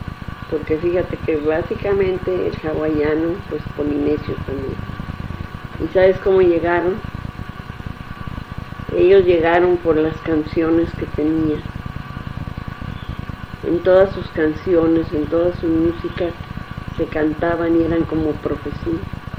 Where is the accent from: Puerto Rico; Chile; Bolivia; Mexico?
Mexico; pues es que somos mexicanas, nativas de México.